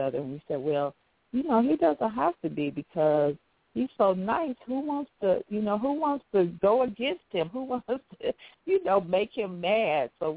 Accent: Chicago, Illinois, United States; He asked what church we attended, and we told him, you know, we're from Chicago, and we had attended Morgan Park.

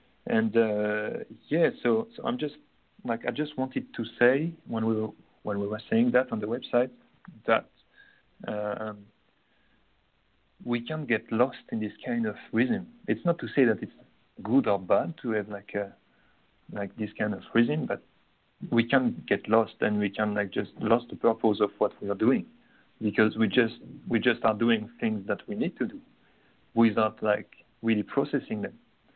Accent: France; English is a second language; moved away as an adult; now in Sydney, Australia; I'm originally from France, and I'm coming from the countryside, and it's much more slow.

